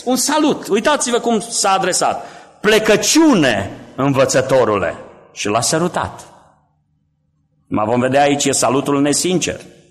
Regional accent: Transylvania, Romania; Eu sunt ardelean și ardelenii, cei ce sunteți ardeleni știți, în special în zona Clujului, se folosește foarte mult servus.

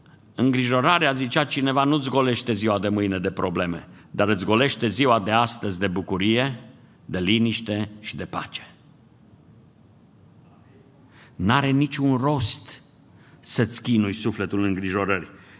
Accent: Romania; Eu am crescut lângă Some și știu cum sunt astea.

